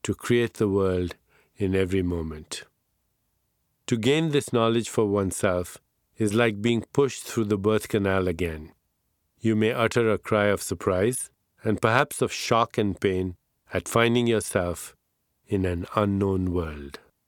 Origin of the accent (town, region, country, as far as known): India; born or raised there